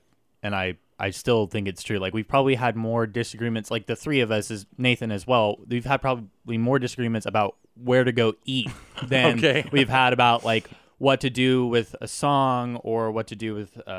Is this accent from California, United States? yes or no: no; Fort Worth, Texas, United States; also born or lived in Grapevine / Dallas; I was born in Fort Worth over at Harris Methodist Hospital. And I lived in like Grapevine and then Fort Worth and Dallas.